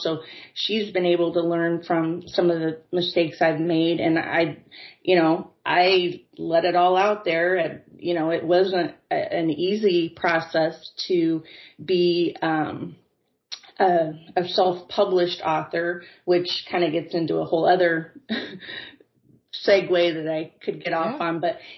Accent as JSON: {"language": "English", "region": "Midwest", "country": "United States", "tie": "born or raised there", "said": "I think most of that can be attributed to being born and raised in the Midwest"}